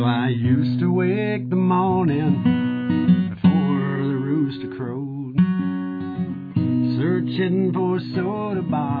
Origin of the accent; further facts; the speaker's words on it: Juneau, Alaska, United States; But I grew up here in Juneau, and, back when I was a kid, there wasn't really a whole lot going on other than we had KIMY and KJNO.